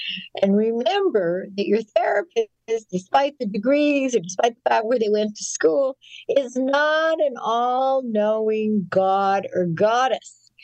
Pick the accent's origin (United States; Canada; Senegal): Canada; I grew up in Canada.